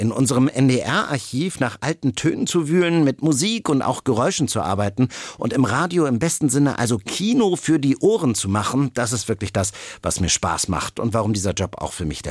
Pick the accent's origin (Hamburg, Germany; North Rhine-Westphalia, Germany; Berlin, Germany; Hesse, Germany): Hamburg, Germany; Als Hamburger Jung ein Traumjob. Mehr Hamburg geht einfach nicht.